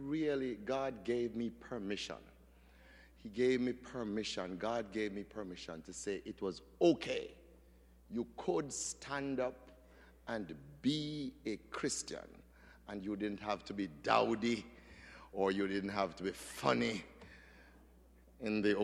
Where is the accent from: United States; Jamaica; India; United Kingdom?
Jamaica; We noticed growing up in Jamaica